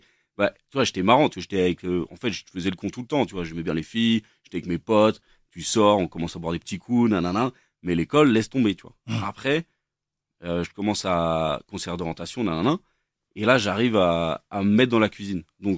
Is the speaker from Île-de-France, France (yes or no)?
yes; Versailles, Île-de-France, France; born there; j'ai 33 ans et je suis né à Versailles, d'une famille normale, tu vois, tranquille.